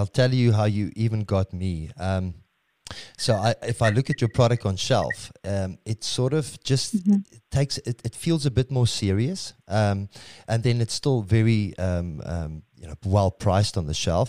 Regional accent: South Africa; that you can't just ask for some emotional support, being South African, but product has to be good.

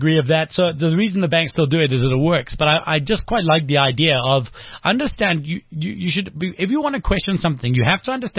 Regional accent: Scotland, United Kingdom; I'm Scottish, and one of the things I'm most upset about is, I mean, I've got an Irish surname, and I don't have a clan and a tartan.

